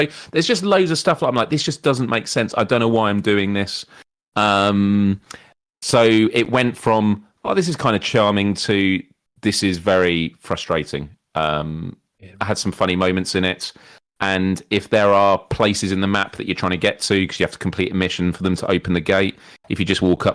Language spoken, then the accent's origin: English; United Kingdom; That's all right. I'm pretty British.